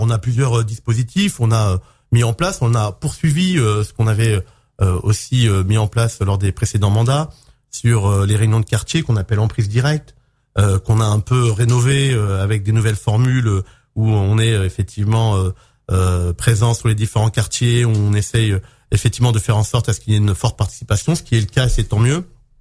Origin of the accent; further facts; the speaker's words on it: Limay, Île-de-France, France; moi, j'ai grandi à Limay, je suis un enfant de la ville